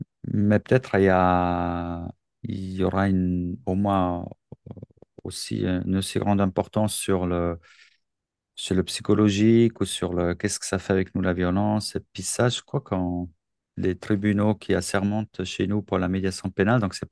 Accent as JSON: {"language": "French", "country": "Switzerland", "said": "Chez nous, en Suisse"}